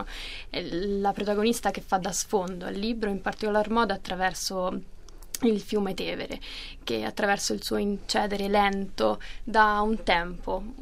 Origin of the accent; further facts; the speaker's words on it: Rome, Lazio, Italy; sono per metà inglese, scozzese anzi, e quindi Roma sì, è la città che mi ha dato la nascita e che mi ha, nella quale sono vissuta per la maggior parte della mia vita, e è una città alla quale mi piace molto ritornare.